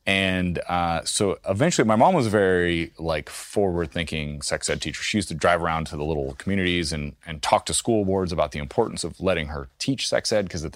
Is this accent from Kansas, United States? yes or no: yes; Kansas, United States; also born or lived in Menlo Park, California; I'm from a tiny town in Kansas. But like, I was born actually in Menlo Park, California, which is where Stanford is.